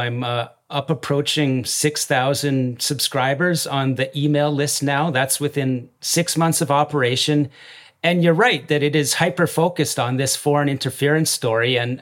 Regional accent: Canada; I was called as a Canadian citizen to testify this summer

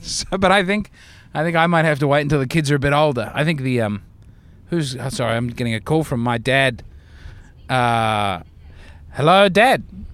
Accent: Australia; I'm from Australia

